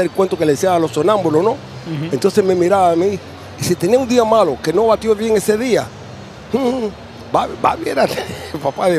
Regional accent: Havana, Cuba; Porque en mi país, cuando prendan la luz del estadio, el Cerro, Víbora, Luyanó y Santo Suárez se quedan sin luces para darle voltaje al juego de béisbol.

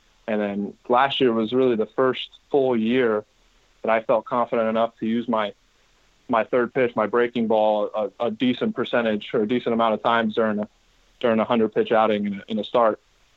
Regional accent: California, United States; Growing up in the Bay Area, obviously, as a Giants fan

